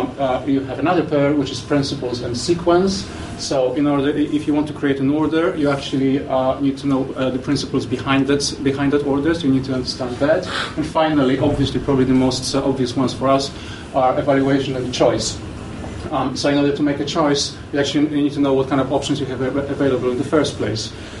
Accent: Hull, Yorkshire and the Humber, United Kingdom; I come from Hull in Humberside

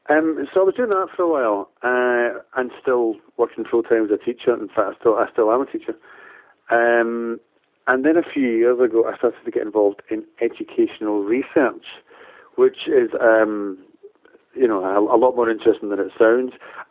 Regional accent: Glasgow, Scotland, United Kingdom; moved away as an adult; now in London, United Kingdom; I came down to London from Glasgow about 20 years ago

